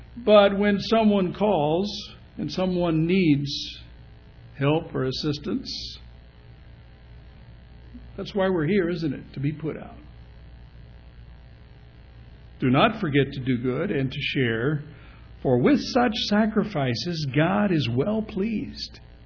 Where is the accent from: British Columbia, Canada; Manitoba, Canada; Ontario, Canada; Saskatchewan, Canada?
British Columbia, Canada; I said, "Yeah, I'm from Canada."